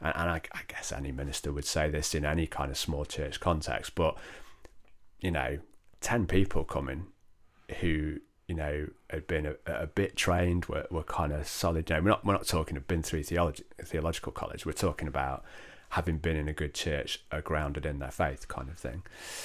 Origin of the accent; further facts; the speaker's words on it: Manchester, North West England, United Kingdom; I grew up in South Manchester, you know, that within Church of England terms, there's kind of known to be this little Bible Belt, which is really North Cheshire.